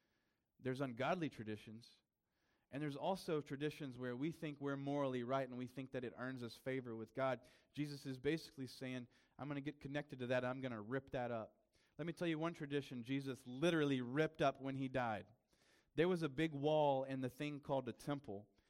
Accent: South Carolina, United States; now in Maryland, United States; He gets flown up here to paint in Maryland, where, you know, I'm from South Carolina.

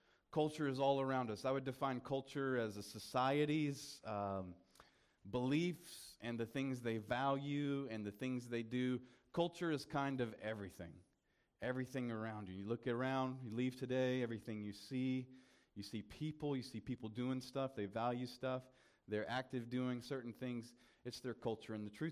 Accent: South Carolina, United States; accent: country; You guys know that I'm from the country. I'm from South Carolina, and some of you know that I've been there for about a week, so it'll take me another week to kind of shake my country accent.

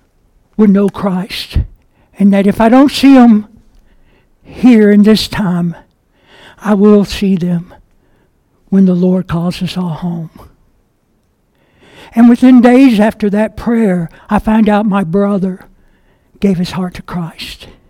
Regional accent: Kentucky, United States; Well, I'm from Kentucky, and we're family-oriented there, as some people might know.

